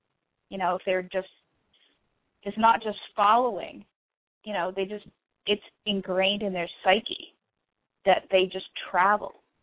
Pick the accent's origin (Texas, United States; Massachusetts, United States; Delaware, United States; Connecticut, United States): Massachusetts, United States; I grew up in Massachusetts, so I used to go to Newport quite often